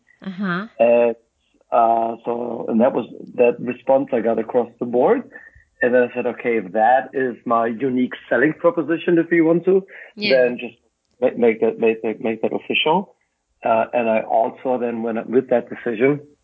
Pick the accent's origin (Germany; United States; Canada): Germany; first language German; English is a second language; I think my English is better than my German at this point. Yeah, I was born and raised in Germany. You detected my accent.